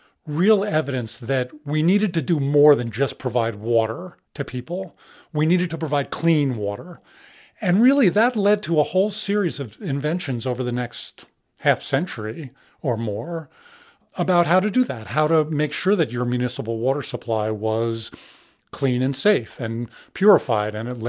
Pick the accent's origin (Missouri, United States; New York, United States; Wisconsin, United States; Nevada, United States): New York, United States; New York City; I grew up in New York City. There are 100 water fountains in Central Park.